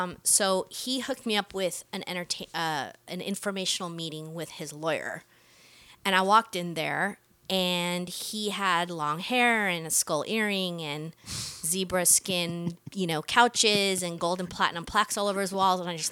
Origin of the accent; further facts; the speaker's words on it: Costa Rica; now in United States; I was actually born and raised in Costa Rica, and my grandfather was a Supreme Court justice there.